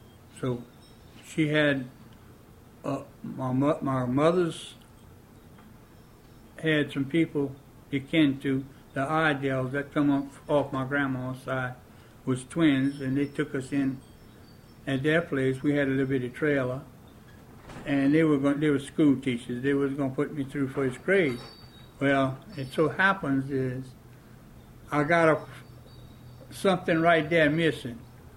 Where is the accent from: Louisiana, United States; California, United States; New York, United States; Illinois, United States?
Louisiana, United States; Jeanerette; born there; I was born in Generette, Louisiana. I was not delivered by a doctor.